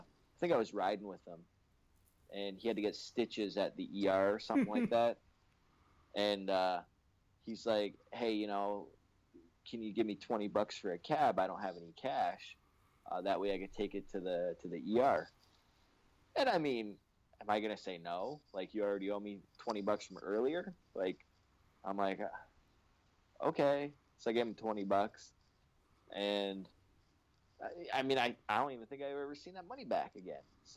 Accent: Canada; Yeah, you know, I'm Canadian and I'm nice, so I'm sure that's happened a lot.

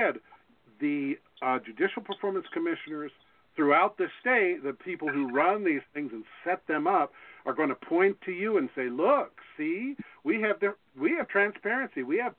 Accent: the South, United States; I'm from the South, and our family was, my father was a minister, and we were taught prejudice is wrong.

